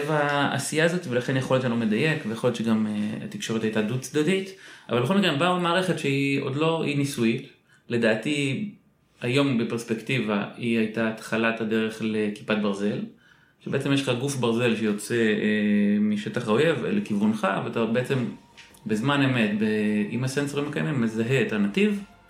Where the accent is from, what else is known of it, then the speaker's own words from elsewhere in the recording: Haifa, Haifa District, Israel; אני חיפאי.